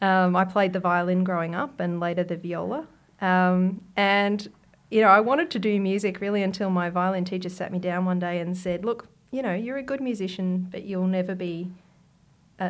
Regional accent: Wollongong, New South Wales, Australia; I grew up just outside of Wollongong in New South Wales as the eldest of three girls, and I had a really happy childhood close to the beach with a really close-knit family.

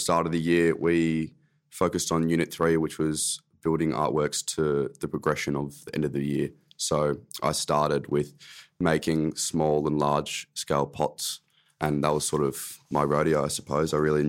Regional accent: Sandringham, Victoria, Australia; So I grew up in Sandy, Sandringham, just next to Brighton, next to Cosca Hall. And I, I grew up by the beach. I'm about 500 metres from the beach

